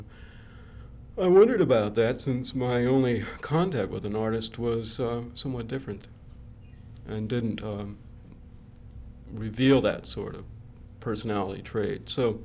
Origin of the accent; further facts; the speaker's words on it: Iowa, United States; I grew up in Iowa, and the only artist I knew was the mayor of the town.